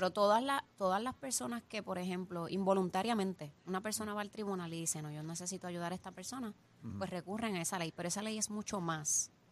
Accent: Humacao, Puerto Rico; fue en mi pueblo, en Humacao, donde yo me crié.

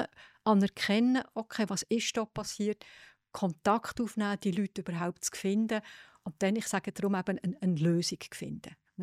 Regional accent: Aargau, Switzerland; born or raised there; also born or lived in Zug

